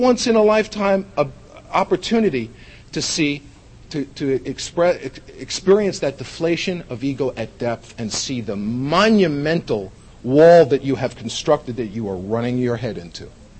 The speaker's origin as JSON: {"language": "English", "town": "Bronx", "region": "New York", "country": "United States", "tie": "born or raised there", "said": "I was a hip, slick, and cool kid growing up in the Bronx."}